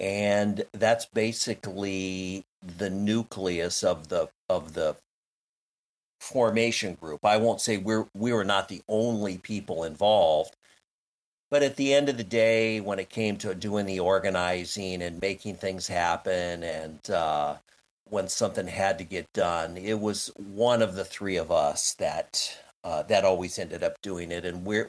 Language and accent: English; San Jose, California, United States; I was born in San Jose. And so I was born and raised there outside of Los Gatos.